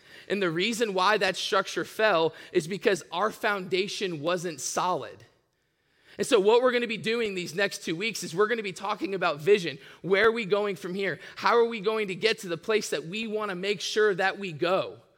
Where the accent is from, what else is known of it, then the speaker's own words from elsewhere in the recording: Tampa, Florida, United States; I grew up in Tampa, Florida. I went to the University of South Florida, graduated there.